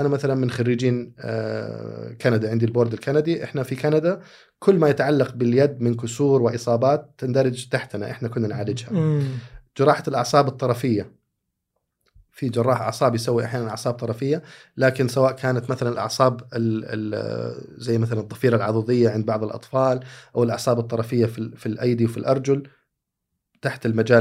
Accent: Saudi Arabia; عندنا كسعوديين على الأقل

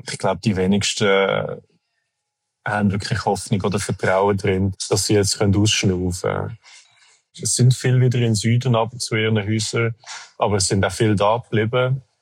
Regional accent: Switzerland; Und wenn ich sage, ich komme aus der Schweiz, haben sie zuerst mal eine riesige Freude.

